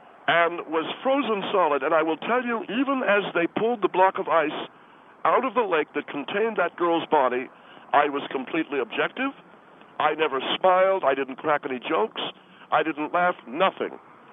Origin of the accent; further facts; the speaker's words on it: Canada; as a Canadian journalist, I look at this